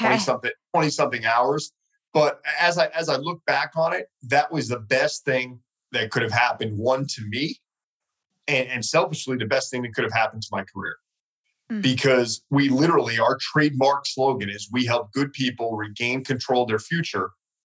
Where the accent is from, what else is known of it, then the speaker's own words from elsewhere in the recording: New York, United States; Well, I grew up in New York, and I had two brothers, older brothers than me.